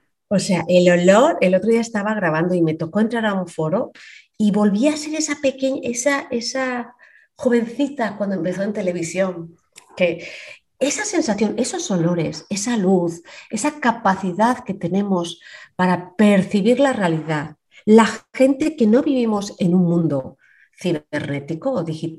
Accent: Spain; accent: Spanish; tengo un acento jamón, jamón en inglés que te mueres de la risa.

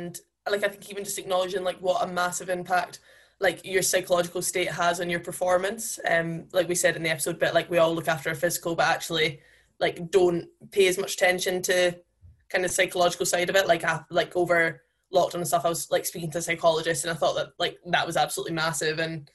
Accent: Scotland, United Kingdom; like being a Scottish rugby player, I think I probably undervalue like the platform that you have from that.

